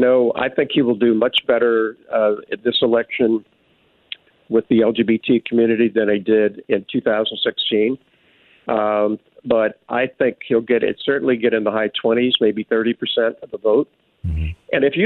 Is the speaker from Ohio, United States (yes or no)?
yes; Ohio, United States; I was raised in Ohio in a fairly conservative.